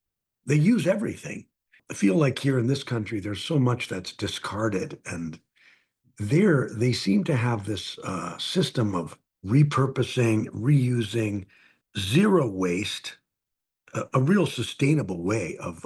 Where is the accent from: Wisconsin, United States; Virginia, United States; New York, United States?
Wisconsin, United States; Green Bay; born or raised there